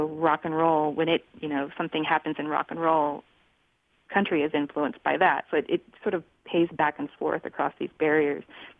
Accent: Indiana, United States; moved away as an adult; I grew up in Indiana. I lived in Indiana until I was almost 30, actually.

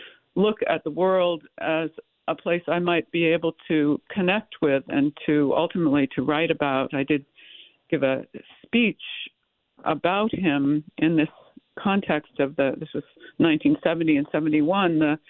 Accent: Pasadena, California, United States; my growing up in Pasadena, California

